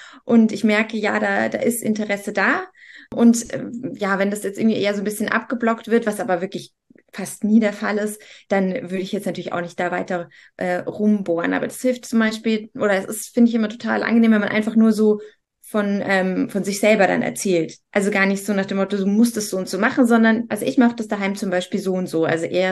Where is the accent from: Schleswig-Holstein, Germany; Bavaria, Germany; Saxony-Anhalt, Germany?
Bavaria, Germany; Munich; also ich komme ja aus München, hier gibt es keinen gelben Sack